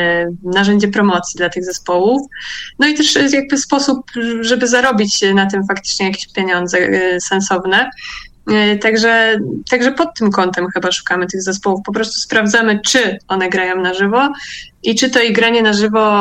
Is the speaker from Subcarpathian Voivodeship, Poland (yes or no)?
no; Poznań, Greater Poland Voivodeship, Poland; lokalnie po poznańsku, bo jesteśmy z Poznania